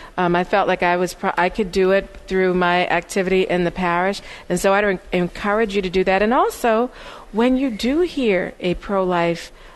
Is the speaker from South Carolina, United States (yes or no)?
yes; Charleston, South Carolina, United States; I'm originally, though, a Southern girl. I'm from Charleston, South Carolina.